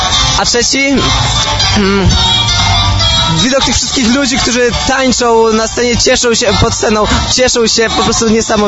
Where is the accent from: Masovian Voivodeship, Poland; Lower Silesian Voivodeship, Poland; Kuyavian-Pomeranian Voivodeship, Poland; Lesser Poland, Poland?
Lesser Poland, Poland; Proszówki; Z Proszówek, Krzpiła Lafia Krzyżanowice koło Bochni